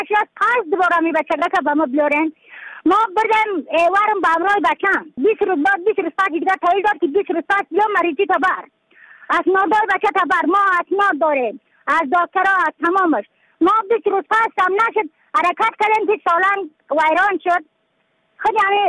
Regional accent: Badakhshan, Afghanistan; از بدخشان هستم مرکز بدخشان ولسوالی اتل پایان قیره اوین

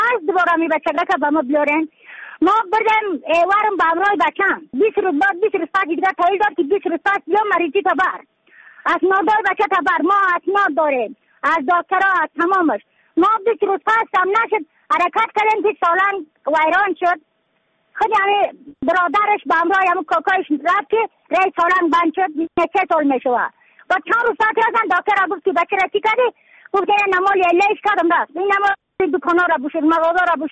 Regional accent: Badakhshan, Afghanistan; از بدخشان هستم مرکز بدخشان ولسوالی اتل پایان

